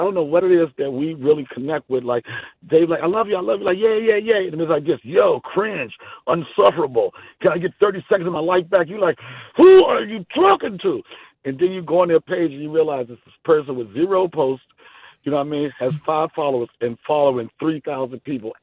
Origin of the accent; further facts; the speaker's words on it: Washington, District of Columbia, United States; And I grew up in Washington, D.C., I could say at the South.